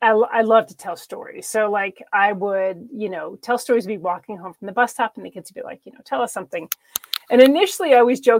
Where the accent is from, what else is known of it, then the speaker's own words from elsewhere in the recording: New York, United States; now in Georgia, United States; Like, I'm a New Yorker, but I hate the cold. So that's how I ended up here.